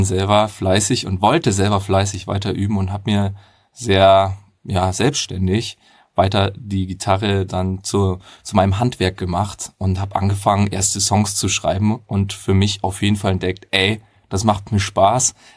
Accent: Bavaria, Germany; now in Lüneburg, Germany; Ja, ich wohne derzeit in Lüneburg und bin in Bayern aufgewachsen. Das heißt, ihr könnt jetzt auch bayerisch mit euch

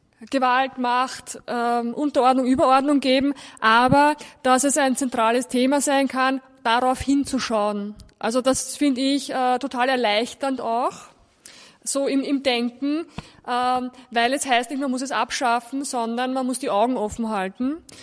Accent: Austria; als Österreicherin eben tatsächlich in einem reichen Land zu leben

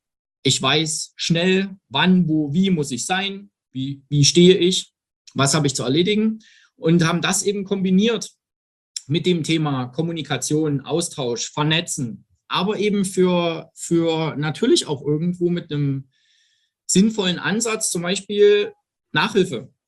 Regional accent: Saxony, Germany; ich stamme aus dem Herzen Sachsens. Habe dort 2008 mein Studium an der TU Dresden angefangen

